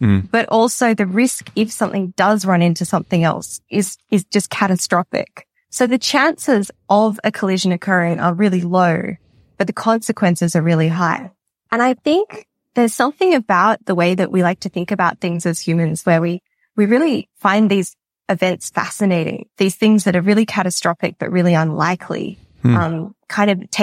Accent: Sydney, New South Wales, Australia; I am from Sydney in Australia.

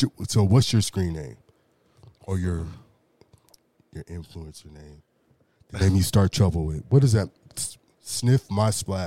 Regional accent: California, United States; But when I moved back, though, I went to the Valley. I'm from the South Bay, so it's completely different, you know.

